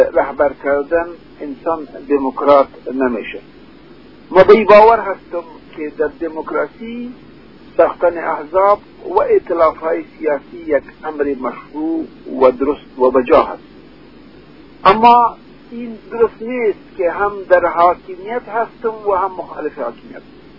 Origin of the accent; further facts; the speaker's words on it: Afghanistan; ما انسان هستیم، ما از افغانستان هستیم، ما افغانستان واحد می خواهیم